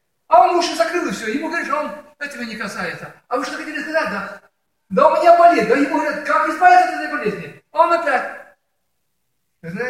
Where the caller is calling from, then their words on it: Ukraine; вот я сейчас говорю с Украины сегодня, вот мы едем за 100 километров